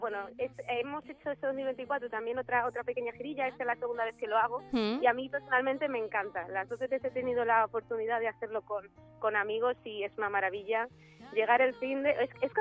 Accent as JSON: {"language": "Spanish", "town": "Madrid", "region": "Community of Madrid", "country": "Spain", "tie": "born or raised there", "said": "madrileña de toda la vida. Tengo ascendencia canaria, por ahí mi familia materna es canaria, pero yo nací aquí, mi madre ya nació aquí y llevo toda la vida viviendo en Madrid."}